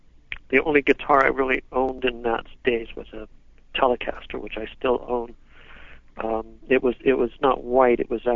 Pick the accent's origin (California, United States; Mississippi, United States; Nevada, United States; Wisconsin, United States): California, United States; Hermosa Beach; I grew up in Southern California, in Hermosa Beach, in Redondo Beach, mm-hmm. in my teenage days, just before high school.